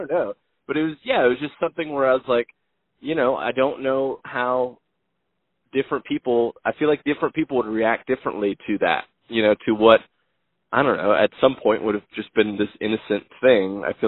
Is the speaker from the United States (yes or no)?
yes; United States; I've lived here my entire life, but I'm new to, you know, being an American citizen.